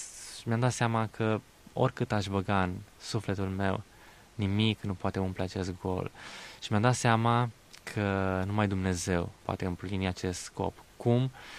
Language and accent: Romanian; Ploiești, Prahova, Romania; Eu sunt din Ploiești, am început cariera de fotbalist la echipa FC Petrolul la vârsta de 8 ani